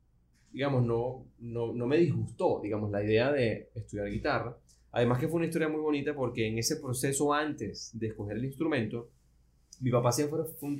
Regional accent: Barquisimeto, Lara, Venezuela; also born or lived in Puerto Ordaz; now in Caracas, Venezuela; Yo viví un año en Puerto Ordaz, tenía yo como dos años y medio. Tuvimos un año ya en Puerto Ordaz y de ahí nos fuimos a Barquisimeto y llegué a Barquisimeto de 3 años y medio, casi 4 años.

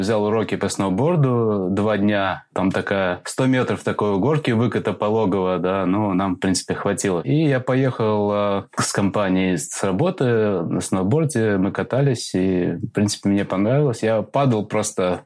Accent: Latvia; now in United Kingdom; и я родом из Латвии. И вот я оказался в Англии.

